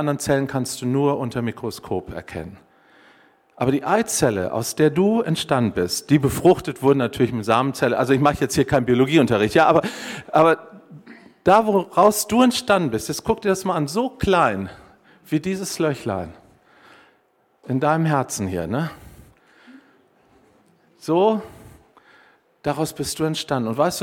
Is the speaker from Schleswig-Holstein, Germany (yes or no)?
no; Hanover, Lower Saxony, Germany; ich als Hannoveraner würde da nie mit dem Auto hochkommen